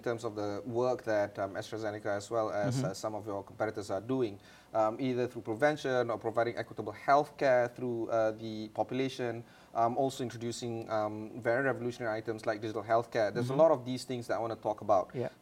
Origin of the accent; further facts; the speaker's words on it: Malaysia; how do we, as the Malaysian people, try to understand a little bit better